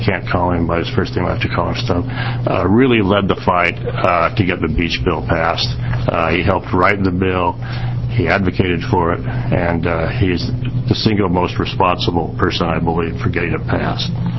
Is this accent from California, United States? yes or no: no; Oregon, United States; now in Portland, United States; I'm originally from Douglas County and now live in Portland.